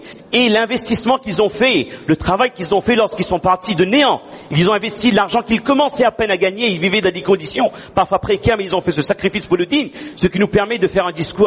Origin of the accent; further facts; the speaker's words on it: Réunion, France; en tant que réunionnais, en tant que héritiers de ce que nos parents nous ont donné, nous ont légué